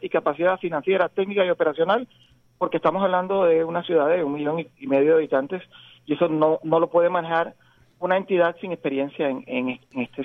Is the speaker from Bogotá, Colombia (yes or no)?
no; Barranquilla, Atlántico, Colombia; yo lo recuerdo como barranquillero que soy